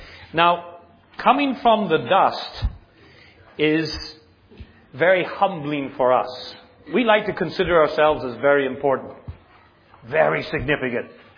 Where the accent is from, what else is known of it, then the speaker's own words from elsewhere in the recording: Northern Ireland, United Kingdom; I'm not English, so don't insult me, okay? From Northern Ireland. You'll be very offended.